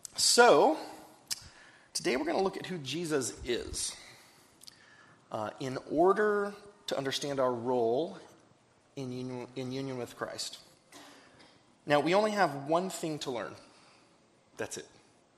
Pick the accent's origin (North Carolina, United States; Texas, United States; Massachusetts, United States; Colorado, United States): Colorado, United States; And I'm from Colorado, by the way, so I never thought I almost said go dogs there.